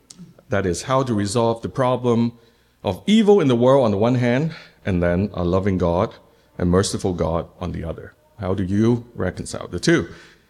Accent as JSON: {"language": "English", "country": "Hong Kong", "tie": "born or raised there", "said": "Well, I'm from Hong Kong. So when we were young in Hong Kong, we had no rating systems for movies."}